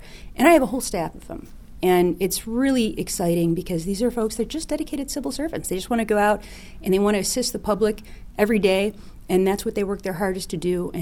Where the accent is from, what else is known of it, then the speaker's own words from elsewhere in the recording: Michigan, United States; I come from Wayne County, which has a very diverse population, and that was reflected in the government offices.